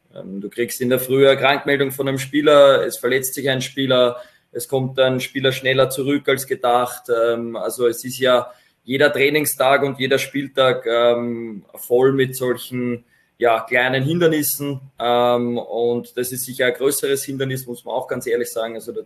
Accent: Vienna, Austria; now in Ried, Austria; Als Wiener, bevor ich nach Ried gekommen bin

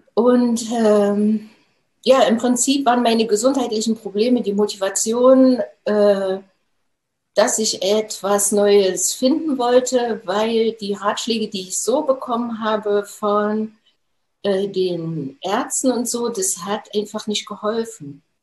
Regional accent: Jena, Thuringia, Germany; Ich bin gebürtige Thüringerin und habe auch die Thüringer Kost abbekommen in meinen jungen Jahren. Habe dann im Institut für Transfusionswesen gearbeitet, da in Jena. Also, ich komme aus Jena.

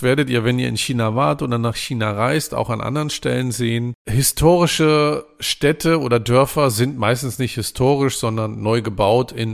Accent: Germany; Ich als Deutscher mag gerne Kartoffeln, die 30 Minuten gekocht wurden

